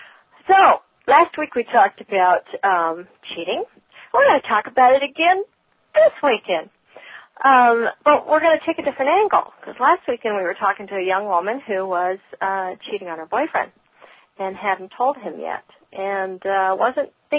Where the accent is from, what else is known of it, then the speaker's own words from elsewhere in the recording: Oregon, United States; you spent a little time in Oregon, which is my home state.